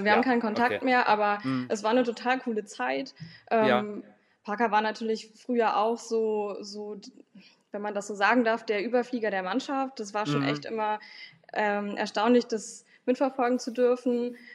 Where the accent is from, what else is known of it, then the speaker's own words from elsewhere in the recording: Bremen, Germany; ich komme ursprünglich aus der Bremer Ecke, also wohne sozusagen in einem Vorort von Bremen.